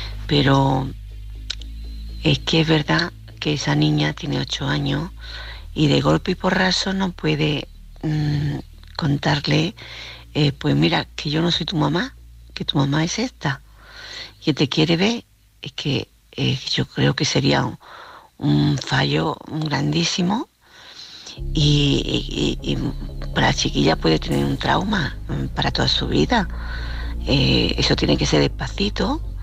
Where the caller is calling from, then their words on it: Córdoba, Andalusia, Spain; de Córdoba otra vez